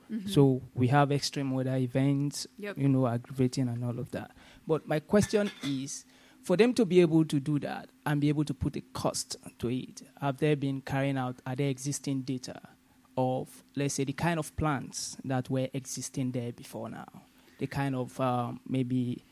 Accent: Nigeria; I'm a journalist from Nigeria.

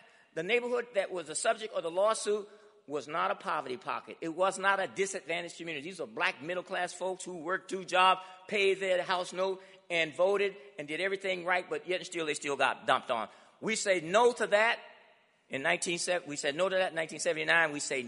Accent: Alabama, United States; Not, see, I grew up in Alabama. No paved streets, no street lights, no water system, but we pay taxes.

